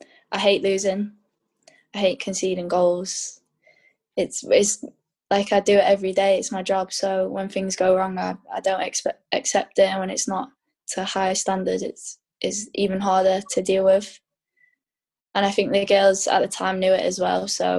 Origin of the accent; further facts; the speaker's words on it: England, United Kingdom; Being so close to playing at Wembley, and obviously being English, like Wembley's such a big thing for us, and to play at Wembley would mean so much.